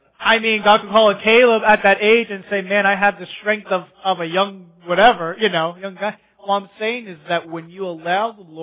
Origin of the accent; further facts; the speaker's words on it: New York, United States; a guy who I grew up with in New York, him and I were best friends until all of a sudden drugs and stuff came to the scene